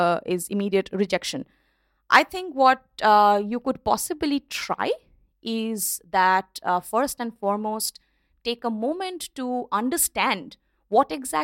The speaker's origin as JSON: {"language": "English", "town": "Kolkata", "region": "West Bengal", "country": "India", "tie": "born or raised there", "second_language": "English", "said": "I grew up in Kolkata, which used to be known as Calcutta, and it is basically one night away from Darjeeling and one night away from Assam as well."}